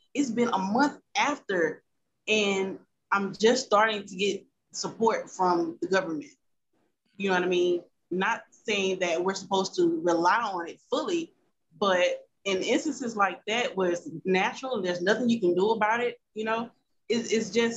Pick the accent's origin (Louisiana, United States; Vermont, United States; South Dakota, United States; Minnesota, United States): Louisiana, United States; Hammond; You know, first and foremost, I was from Hammond, Louisiana, so I wouldn't know about those people.